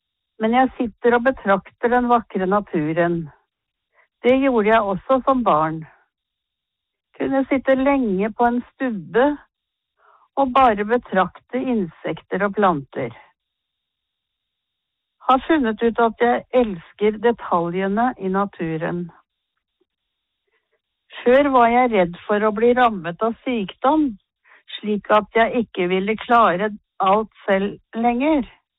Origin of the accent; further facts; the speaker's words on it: Østfold, Norway; Jeg vokste opp i skogen i Indre Østfold. Derfor er jeg fremdeles glad i den naturen.